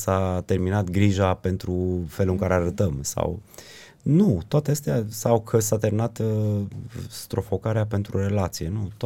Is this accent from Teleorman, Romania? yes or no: no; Sibiu, Sibiu County, Romania; Gândește-te că eu sunt din Sibiu, nu e cea mai modernă societate